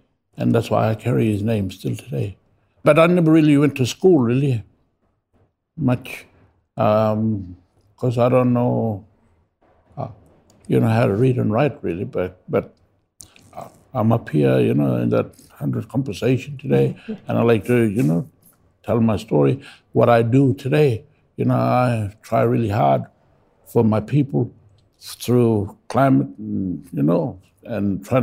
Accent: Tennant Creek, Northern Territory, Australia; So, and I grew up in Tennant Creek. I'm a local young fella. From there, I've been born there.

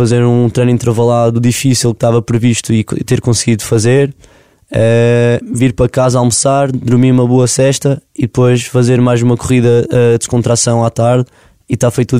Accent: Boça, Castelo Branco, Portugal; a minha terra é Boça, é uma pequena aldeia da Freguesia Cortes no meio e aquilo fica pertinho, pronto, é da Covilhã, é o concelho da Covilhã.

